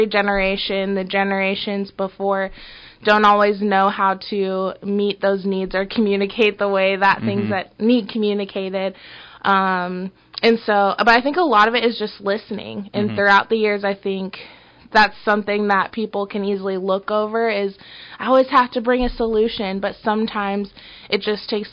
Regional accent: Bellevue, Nebraska, United States; I'm from Bellevue, Nebraska. Okay. Yeah, born and raised. I love it. I love Bellevue.

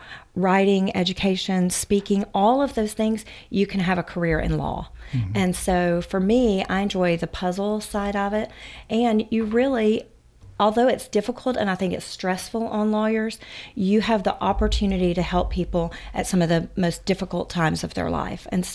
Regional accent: Macon, Georgia, United States; I am. I'm originally from Bibb County. So I came to West Georgia at my father's request, and to West Georgia College then, now University of West Georgia.

